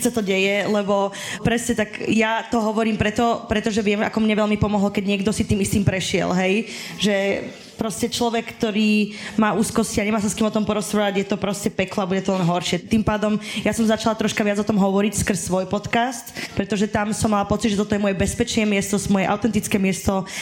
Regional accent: Žilina Region, Slovakia; Ja som z Oravy

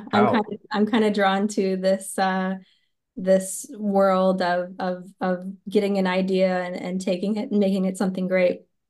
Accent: Texas, United States; For me, you know, growing up in West Texas, I grew up around monoculture, you know, cotton growing.

